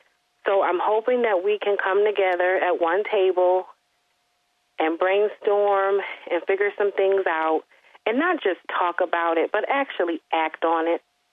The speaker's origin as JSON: {"language": "English", "town": "Albion", "country": "United States", "tie": "born or raised there", "said": "I was born and raised in Albion, and my heart is in this community and with these parents and with these children."}